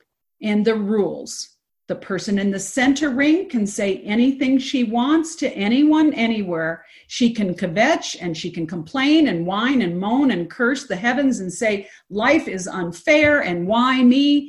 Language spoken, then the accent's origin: English; Detroit, Michigan, United States; who hails from my hometown of Detroit